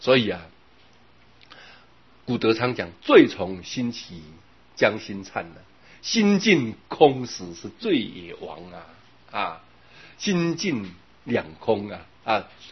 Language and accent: Chinese; China; 说真的我想到啊，我们中国人太有智慧了